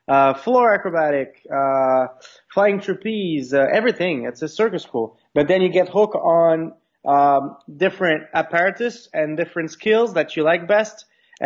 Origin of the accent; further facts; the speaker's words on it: Quebec City, Quebec, Canada; I'm from Quebec City, Canada. Quebec, the province, and Quebec City, the city.